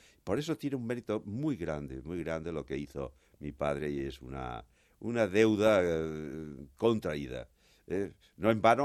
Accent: Monesterio, Extremadura, Spain; Yo soy de Monesterio, último pueblo ya al sur de Badajoz, que se mete como una cuña en Andalucía, ¿no? Córdoba queda a la izquierda, Sevilla al frente, Huelva a la derecha. Está muy cerca de la Sierra de Araceta, ¿no?

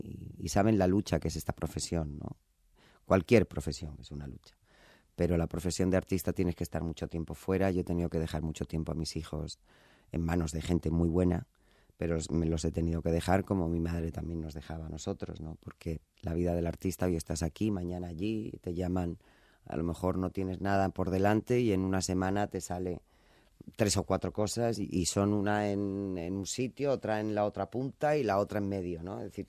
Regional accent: Marbella, Andalusia, Spain; me lo han dado mi tierra, Marbella, porque yo, Marbella es mi casa.

